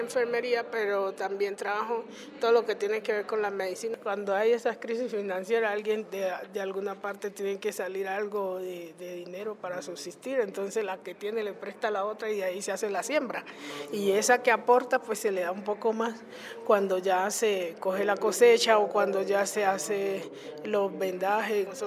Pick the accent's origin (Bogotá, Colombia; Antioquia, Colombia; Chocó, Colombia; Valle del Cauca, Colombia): Chocó, Colombia; Nóvita; born there; nací en Novita, Chocó.